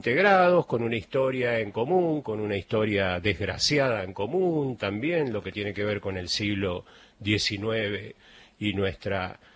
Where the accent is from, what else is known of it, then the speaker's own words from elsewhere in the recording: Pehuajó, Buenos Aires Province, Argentina; moved away; De la provincia de Buenos Aires. Saludos a Juan José Paso en el partido de Pehuajó. Cuando se fue Manuelita, me fui yo. Me fui de ahí y, bueno, obviamente triste porque dejar el campo fue muy